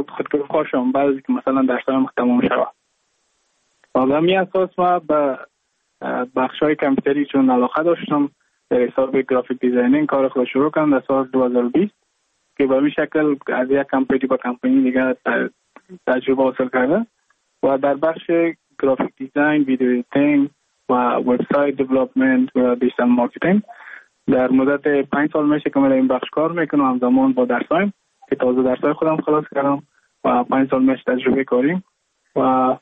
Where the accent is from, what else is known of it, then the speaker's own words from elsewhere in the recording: Mazar-i-Sharif, Balkh, Afghanistan; moved away as an adult; now in India; از مزار شریف هستم، از قریه شیراباد که از قریه درفتاده مزار شریف بخش میباشم، که ما در سال 2019 ماه جون به هندوستان آمدم